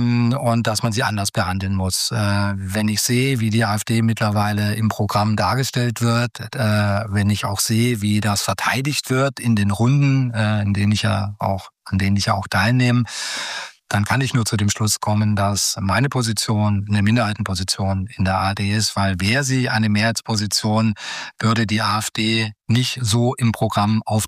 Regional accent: Baden-Württemberg, Germany; Ich komme ja aus Baden-Württemberg.

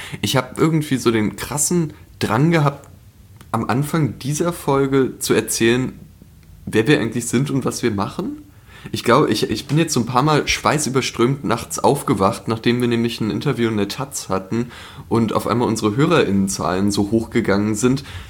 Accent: Berlin, Germany; Ich bin in Charlottenburg aufgewachsen. Jetzt wohne ich aber nicht mehr in Charlottenburg.

